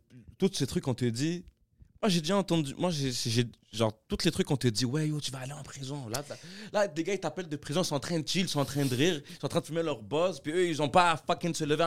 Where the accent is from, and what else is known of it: Quebec, Canada; accent: Quebecois